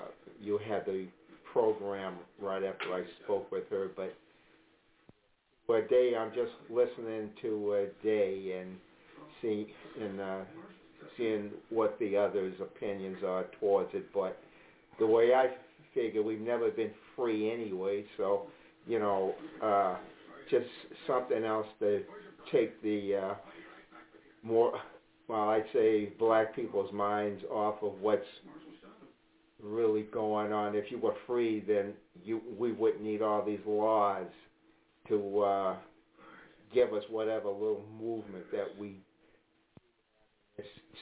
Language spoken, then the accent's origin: English; Rockland, Massachusetts, United States; But anyway … from Rockland, Massachusetts.